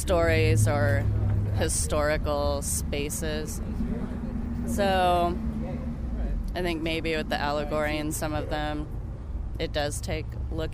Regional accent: Baldwin City, Kansas, United States; also born or lived in Colorado; I grew up in Baldwin, primarily. I was born in Colorado, but mostly Baldwin City, Kansas. Tiny little town. Definitely a Kansas girl to the max.

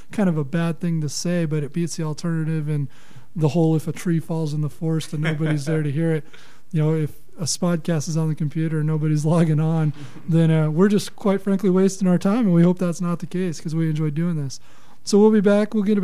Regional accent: California, United States; I'm from California. It doesn't feel like spring to me either.

